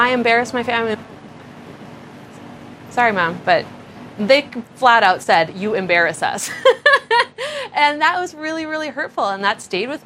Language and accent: English; Grand Forks, North Dakota, United States; I grew up in Grand Forks, North Dakota. I was kind of the black sheep of the state.